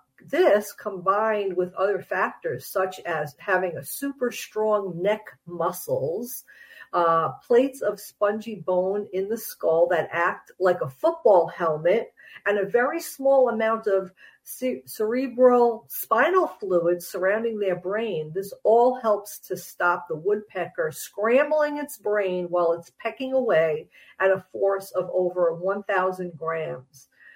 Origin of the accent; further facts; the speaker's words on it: Long Island, New York, United States; also born or lived in New Jersey; now in Minnesota, United States; I was brought up on Long Island, New York. I lived there and lived in parts of New Jersey my whole life. And I never saw a woodpecker in my life or heard one until I moved to Minnesota.